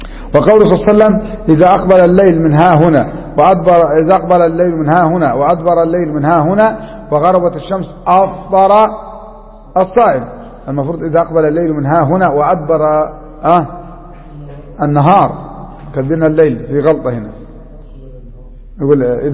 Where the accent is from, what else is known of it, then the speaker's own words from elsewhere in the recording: Egypt; لما جاء الحاكم عندنا في مصر قال لك غدا صيام